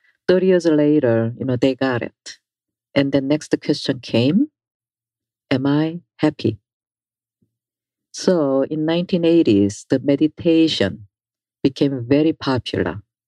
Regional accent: South Korea; So when I was younger, you know, I'm from Korea, I heard, but nobody taught.

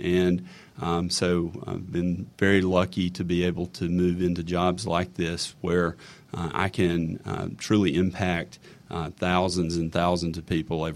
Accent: North Carolina, United States; born there; Well, I was born in North Carolina and was given up for adoption at birth. My parents adopted me from the child welfare system in North Carolina

